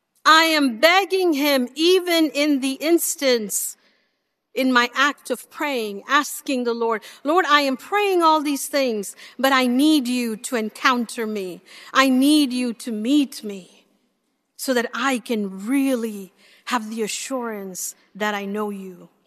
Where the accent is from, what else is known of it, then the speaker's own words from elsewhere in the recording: India; I grew up in India, and I have not heard about a God who waits for someone to say yes.